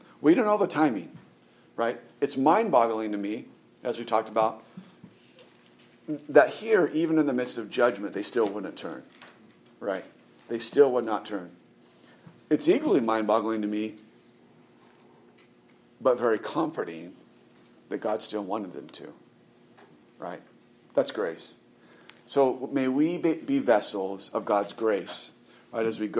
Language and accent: English; California, United States; So, you know, we're from California. We've seen a lot of earthquakes.